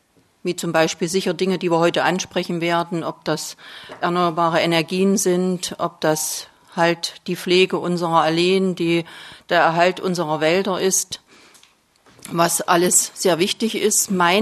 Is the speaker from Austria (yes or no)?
no; Eisleben, Saxony-Anhalt, Germany; born there; Ich bin ebenfalls in Eisleben geboren. Mein Arbeitsbereich ist auch in Eisleben. Ich bin verheiratet, habe drei erwachsene Kinder, bin 61 Jahre alt